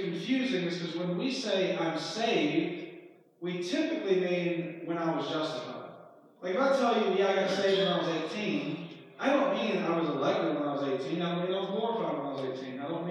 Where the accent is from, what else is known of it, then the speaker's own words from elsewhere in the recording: Georgia, United States; this is just my experience growing up in Georgia, so it may be different around here, but I've noticed it somewhat around here as well.